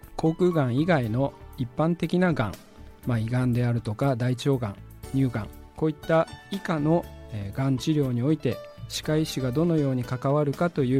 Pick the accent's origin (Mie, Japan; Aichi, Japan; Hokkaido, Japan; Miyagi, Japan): Hokkaido, Japan; Hakodate; moved away as an adult; now in Niigata, Japan; 出身は北海道函館市なんですが、大学に入るのをきっかけに新潟県に来てから、早40年が経とうとしています。もう完全に新潟県人で、自然に新潟弁が口に出るような状況になりました。